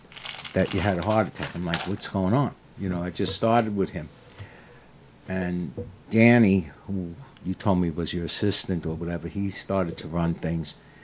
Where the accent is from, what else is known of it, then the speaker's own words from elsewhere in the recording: New York City, New York, United States; I'm from Brooklyn, from Bensonhurst, if anybody knows.